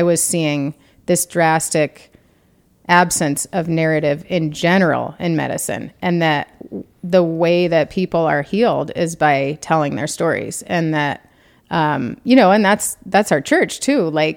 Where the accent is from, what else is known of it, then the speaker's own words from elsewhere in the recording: Colorado, United States; You know, I'm from Colorado, so sun is my thing.